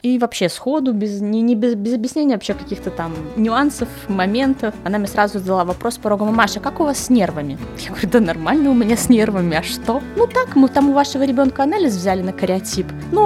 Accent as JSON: {"language": "Russian", "region": "Minsk", "country": "Belarus", "tie": "born or raised there", "said": "Родилась я в Минске, всю жизнь, в принципе, с самого детства живу в Минске."}